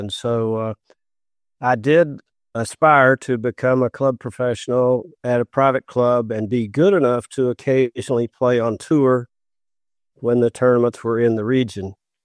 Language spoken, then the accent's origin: English; College Station, Texas, United States; I was an eighth grader growing up in College Station, Texas